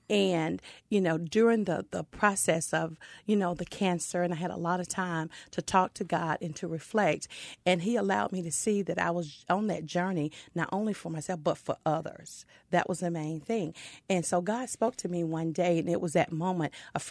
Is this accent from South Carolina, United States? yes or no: no; Gay, Georgia, United States; That was a church I grew up in Gay, Georgia. And I actually left when I, you know, I moved off to college.